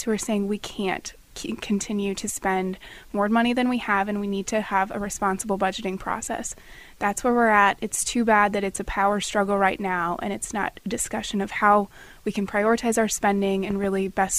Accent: Illinois, United States; I grew up here in Montgomery County. My family's farmed in Montgomery and Christian County since about the Civil War, and so agriculture is certainly in my background. I grew up in 4-H

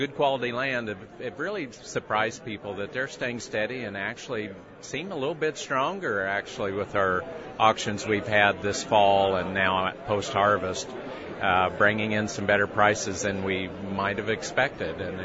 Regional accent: Quincy, Illinois, United States; I was originally from the Quincy area and grew up and farmed there for many years

